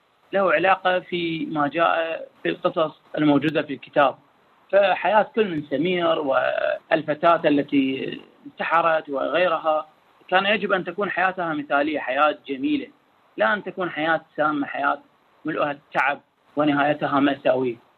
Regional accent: Iraq; كغيره من العراقيين عندنا في العراق

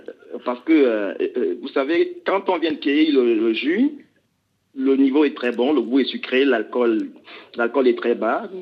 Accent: Cameroon; Alors, nous sommes Camerounais et nous mélangeons vin de palme.

